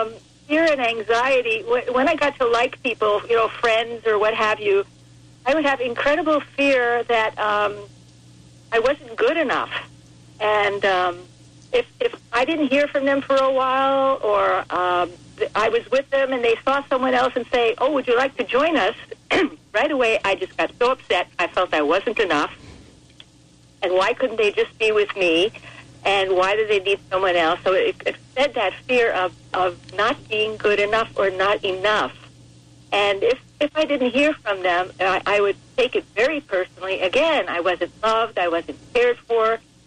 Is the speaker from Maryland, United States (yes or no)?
no; Bronx, New York, United States; now in Vancouver, California, United States; We're both from the Bronx, and we're both Italians.